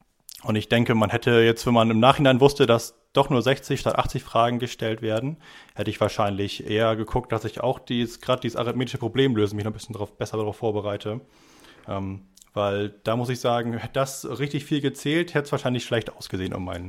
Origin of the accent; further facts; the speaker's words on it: Lower Saxony, Germany; Denn hat man ja als Niedersachse dieses Jahr auch noch ein bisschen besseren Bonus mit dem Abitur